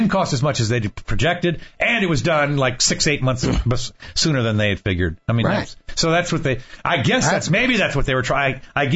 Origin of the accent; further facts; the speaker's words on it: Washington, District of Columbia, United States; I grew up in Washington, D.C., and the roads were never crowded back then.